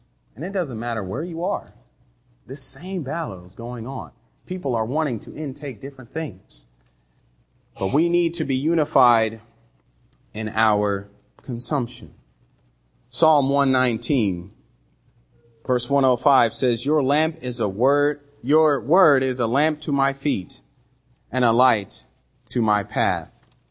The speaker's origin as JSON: {"language": "English", "region": "England", "country": "United Kingdom", "said": "Of course, so I'm an English guy, all right?"}